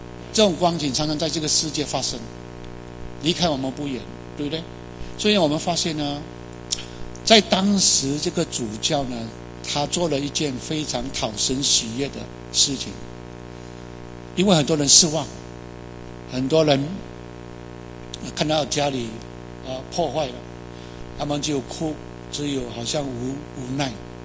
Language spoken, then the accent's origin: Chinese; China; 今天我是中国人